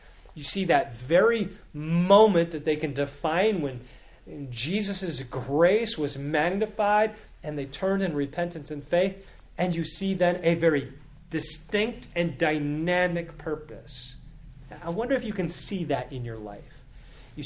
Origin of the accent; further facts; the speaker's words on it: Canada; I grew up in Canada. I was forced in Canada to learn French all throughout my grade school education.